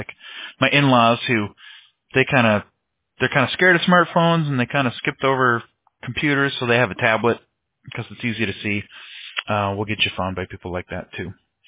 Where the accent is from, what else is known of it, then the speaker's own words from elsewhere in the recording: Midwest, United States; I'm originally from the Midwest, so over there it's, I don't even want to know how cold it is over there.